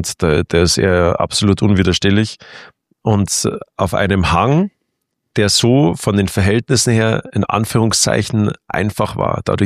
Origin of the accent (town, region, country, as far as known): Italy; German is a second language